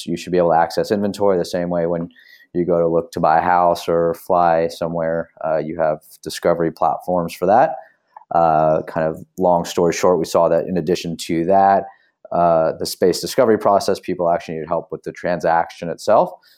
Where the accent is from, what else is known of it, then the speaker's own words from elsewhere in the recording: Houston, Texas, United States; moved away as an adult; now in New York, United States; So I grew up in Houston, wound up at DC after college